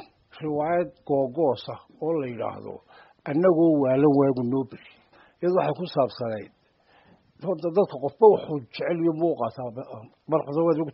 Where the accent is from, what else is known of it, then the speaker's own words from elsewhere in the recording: Hargeisa, Maroodi Jeex, Somalia; born there; Anigu waxaan ku dhashay Hargeysa 1944 baan dhashay.